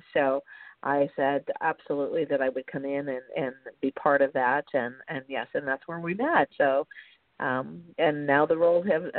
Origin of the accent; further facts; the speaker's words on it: Minnesota, United States; now in Southern California, United States; Originally from Minnesota.